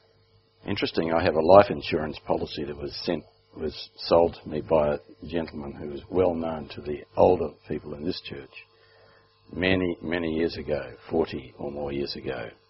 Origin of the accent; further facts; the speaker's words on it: Cairns, Queensland, Australia; born there; I was born in Cairns, actually, many years before, just after the war, and Horsham was our second town back in Australia.